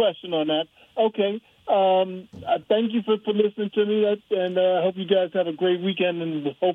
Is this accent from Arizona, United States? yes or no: no; New York, United States; now in Germany; You know, I'm from New York.